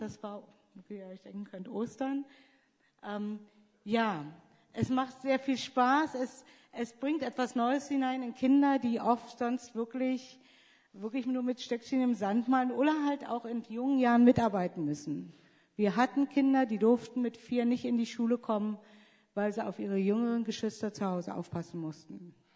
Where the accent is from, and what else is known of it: Germany; moved away